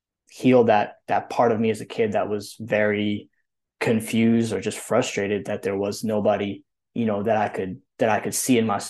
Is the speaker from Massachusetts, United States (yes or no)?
yes; Massachusetts, United States; But I grew up in Western Mass. You know, we grew up in this one bedroom apartment.